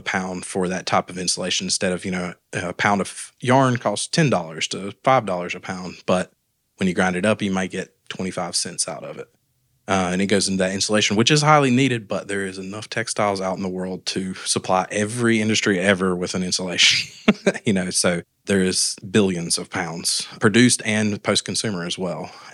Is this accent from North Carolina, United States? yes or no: yes; Morganton, North Carolina, United States; I've never even moved out of the county before, so this is my home and my community.